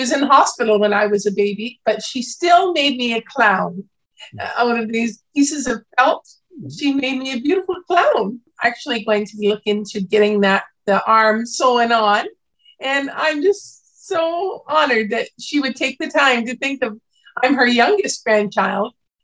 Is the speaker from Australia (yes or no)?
no; Kitchener, Ontario, Canada; born there; I was born in Ontario, yes, Kitchener, Ontario.